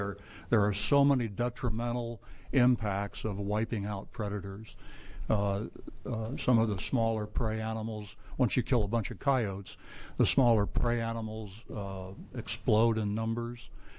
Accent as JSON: {"language": "English", "region": "Oregon", "country": "United States", "said": "I'm from Benton County."}